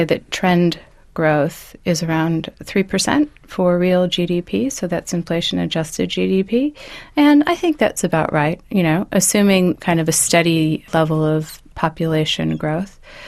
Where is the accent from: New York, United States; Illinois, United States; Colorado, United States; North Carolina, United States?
Illinois, United States; Chicago; You know, I grew up in Chicago, and Chicago has this fantastic Lake Michigan sitting right there.